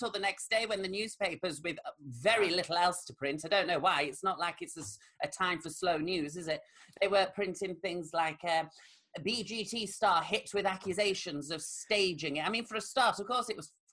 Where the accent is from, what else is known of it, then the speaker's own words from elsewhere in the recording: Rotherham, Yorkshire and the Humber, United Kingdom; I had lots of people from my hometown of Rotherham get in touch